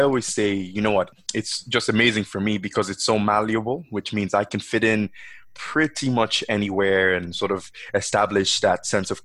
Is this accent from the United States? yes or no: no; Benin City, Edo, Nigeria; born there; I'm 25 years old. I was born in Benin City, Nigeria. I've got quite a mixed heritage. So I'm Nigerian, Jamaican, Irish.